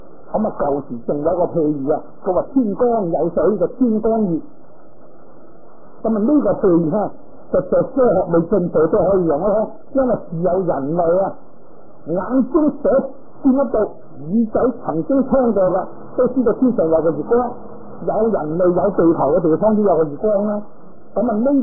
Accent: Hong Kong; 咁我哋香港出世，香港大噶啦

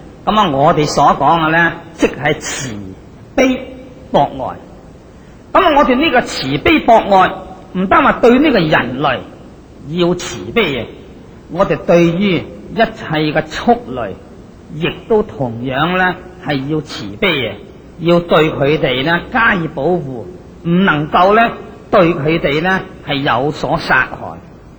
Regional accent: China; 我们中国人传统的

